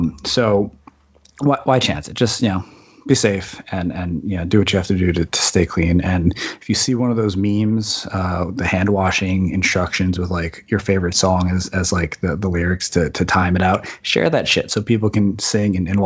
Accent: East Coast, United States; now in San Francisco, United States; Like I live in San Francisco now. I grew up on the East Coast and like I know about humidity and like 100 degree summers. I grew up at the beach

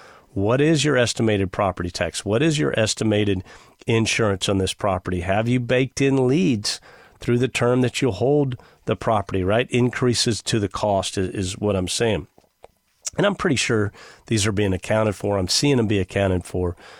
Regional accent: Texas, United States; I grew up on the Texas coast. I love the beach.

